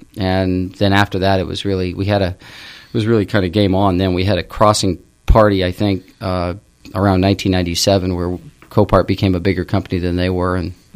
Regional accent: California, United States; I grew up in California. And in the 70s, California had a feel that I think was unique to California.

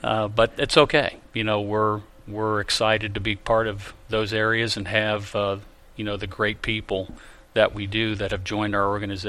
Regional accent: Ohio, United States; Good time in Ohio, growing up in Ohio first, you know, where football's king.

